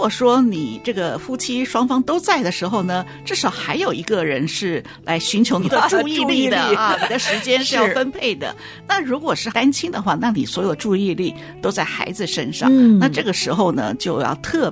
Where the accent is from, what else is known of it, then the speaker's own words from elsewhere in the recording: China; 我觉得我们中国人是很缺乏这个关系的一个界限。